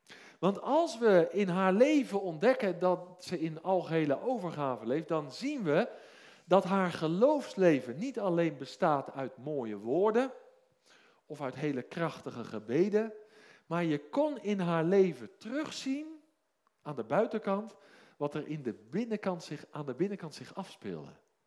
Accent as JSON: {"language": "Dutch", "region": "South Holland", "country": "Netherlands", "tie": "born there", "said": "Nou, ik ben geboren in het Westland"}